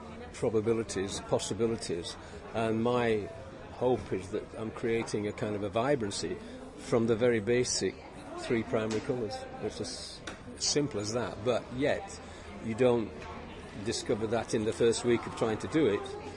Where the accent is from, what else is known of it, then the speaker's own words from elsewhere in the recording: Yorkshire and the Humber, United Kingdom; now in North Wales, United Kingdom; I'm a Yorkshireman, but I live in North Wales.